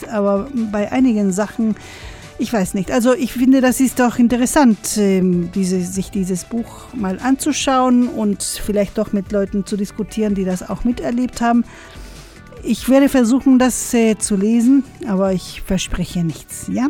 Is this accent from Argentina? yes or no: yes; Argentina; also bei uns in Argentinien ist das alles immer entweder schwarz oder weiß